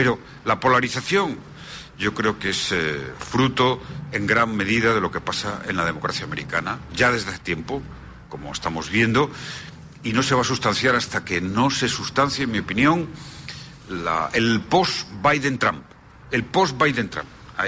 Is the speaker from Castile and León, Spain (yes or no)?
yes; Ponferrada, Castile and León, Spain; un partido de la Ponferradina en mi tierra.